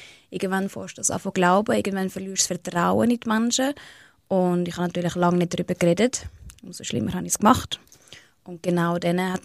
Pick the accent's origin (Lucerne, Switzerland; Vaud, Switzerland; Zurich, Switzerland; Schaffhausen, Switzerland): Schaffhausen, Switzerland; Hallau; ist Schaffhausen Geschlecht. Mein Heimatort ist Hallau tatsächlich. Ich habe auch viele Tage in Hallau verbracht, früher als Kind. Darum fühle ich mich da schon sehr heimelig.